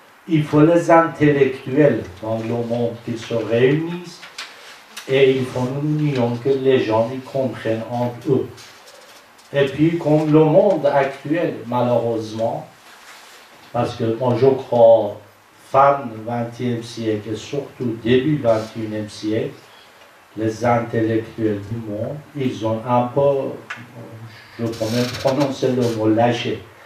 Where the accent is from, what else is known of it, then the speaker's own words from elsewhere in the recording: Iran; French is a second language; now in Paris, France; Parce que moi, vous savez que mon accent, il est témoin que je suis iranien, vous voyez. Mais il me donne la possibilité en plein Paris qu'on arrive à parler, échanger les idées.